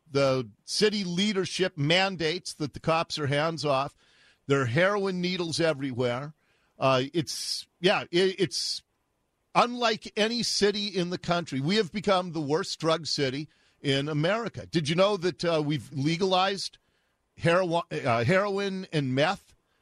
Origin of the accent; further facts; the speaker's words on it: Seattle, Washington, United States; I was born and raised here in Seattle, and I know what this city was, and I know what it's become